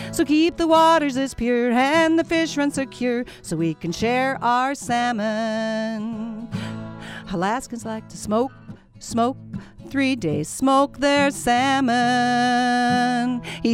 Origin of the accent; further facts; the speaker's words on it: Big Piney, Wyoming, United States; I grew up in Big Piney, Wyoming